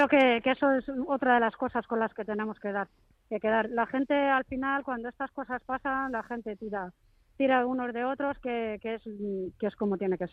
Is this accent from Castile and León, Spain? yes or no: no; Madrid, Community of Madrid, Spain; yo soy de Madrid.